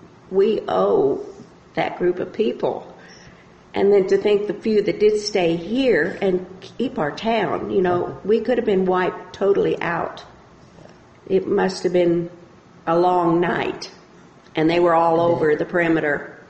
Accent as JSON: {"language": "English", "town": "Ashland", "region": "Kansas", "country": "United States", "said": "And I said, \"Ashland, Kansas.\""}